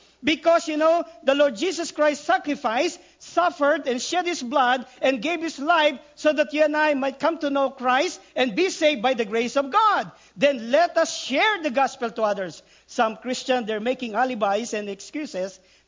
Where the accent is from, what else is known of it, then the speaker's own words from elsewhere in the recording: Philippines; I always say, I'm a Filipino, I'm short, and I preach short message.